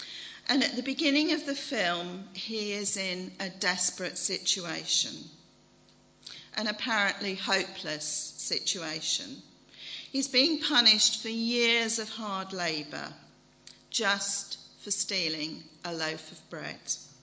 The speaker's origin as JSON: {"language": "English", "town": "Shefford", "region": "East of England", "country": "United Kingdom", "said": "I'm from Shefford, just in case you were wondering where I sort of appeared from."}